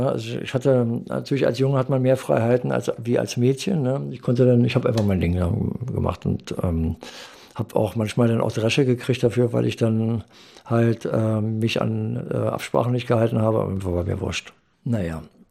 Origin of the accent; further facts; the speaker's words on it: Spandau, Berlin, Germany; Ich bin jetzt in diesem Körper seit 65 Jahren. Ich bin im Spandau geboren